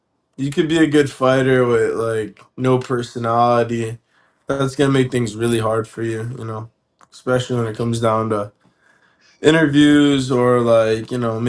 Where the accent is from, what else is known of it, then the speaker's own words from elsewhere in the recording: Hawaii, United States; I'm born and raised in Hawaii. I'm Sicilian Armenian.